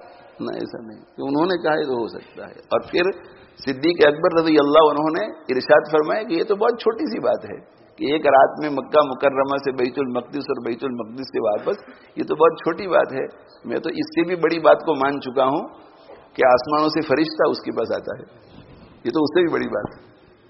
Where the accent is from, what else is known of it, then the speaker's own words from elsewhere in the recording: Pakistan; born there; اللہ نے مجھے پاکستان میں پیدا کیا اور میں پاکستانی نسل سے ہوں.